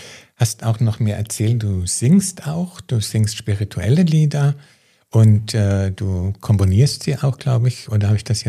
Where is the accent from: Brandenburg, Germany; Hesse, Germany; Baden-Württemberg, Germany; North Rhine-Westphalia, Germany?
Hesse, Germany; Frankfurt; moved away; Also wenn ich jetzt als Frankfurter Hessisch babble, dann geht das auch, ne?